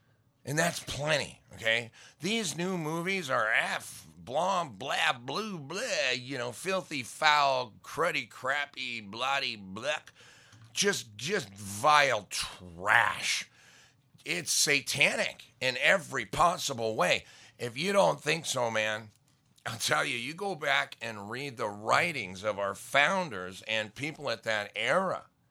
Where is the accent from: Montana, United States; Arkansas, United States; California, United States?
Montana, United States; I grew up in Montana. I mean, I grew up working hard on, and I had jobs on farms and ranches